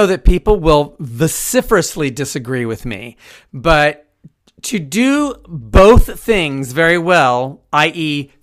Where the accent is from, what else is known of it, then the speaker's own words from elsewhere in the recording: Houston, Texas, United States; Growing up in Houston in the 70s, we had Dean Goss Dinner Theater. We had 3 dinner theaters in Houston.